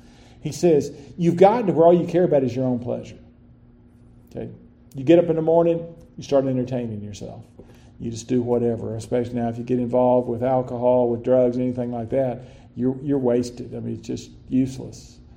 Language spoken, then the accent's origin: English; Lubbock, Texas, United States; growing up in Lubbock, yeah, I really noticed it because Lubbock is a good-sized city, but it's right in the middle of farms everywhere.